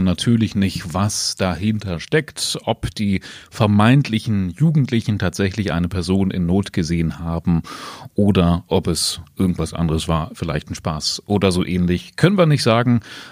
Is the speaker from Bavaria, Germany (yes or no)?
no; Salzgitter, Lower Saxony, Germany; Also ich komme ja eigentlich aus Salzgitter vor allem, da ist nichts.